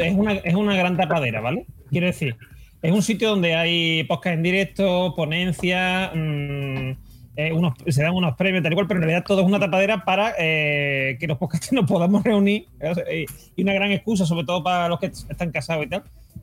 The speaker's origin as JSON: {"language": "Spanish", "country": "Andorra", "said": "una copia del estudio que se ha hecho en Andorra, ¿vale? Porque soy de Andorra"}